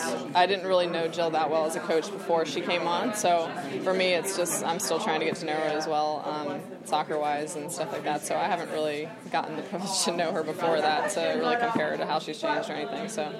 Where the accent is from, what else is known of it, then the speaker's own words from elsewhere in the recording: Georgia, United States; since I grew up in Georgia, I played club soccer in Florida.